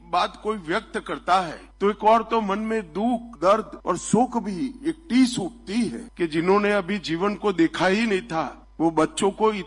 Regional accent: India; born there; मैं ऐसे देश में पैदा हुआ हूँ

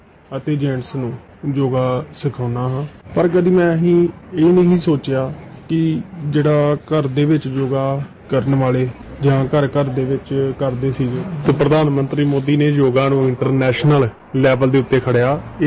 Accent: Gurdaspur, Punjab, India; ਤੇ ਮੈਂ ਗੁਰਦਾਸਪੁਰ ਦਾ ਰਹਿਣ ਵਾਲਾ ਹਾਂ

